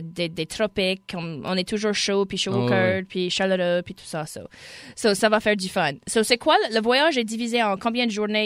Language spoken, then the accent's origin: French; Louisiana, United States; Et on va essayer de la voir back ici de chez nous, en Louisiane, quelques temps.